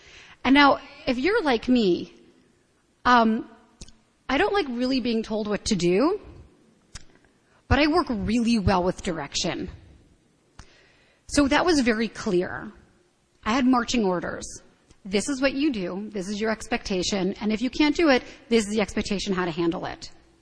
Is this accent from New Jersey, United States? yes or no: yes; New Jersey, United States; I recently moved back to New Jersey, which is where I'm from. I'm back, not just to my hometown, but actually to the house I grew up in, which is an interesting experience.